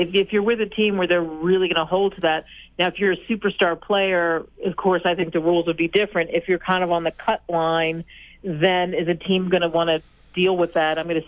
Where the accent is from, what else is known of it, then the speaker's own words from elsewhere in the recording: Northeast, United States; now in Dallas, United States; I'm from the Northeast, but I'm located in Dallas now, and that's where I do my show, out of Dallas.